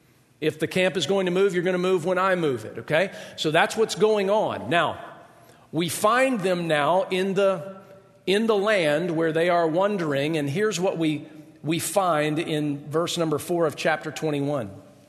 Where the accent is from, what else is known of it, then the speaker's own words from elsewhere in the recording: Georgia, United States; I grew up in Georgia. I've had some interactions with snakes before, none of which were pleasant.